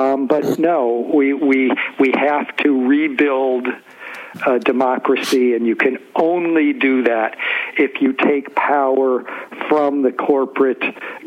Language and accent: English; Detroit, Michigan, United States; I grew up in Detroit, Michigan, where we had a powerful United Auto Workers union.